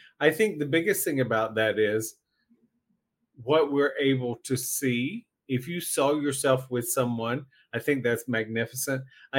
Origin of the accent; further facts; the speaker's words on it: North Carolina, United States; So now let's talk about growing up in North Carolina. What kind of expectations do you think that we inherited from our environment?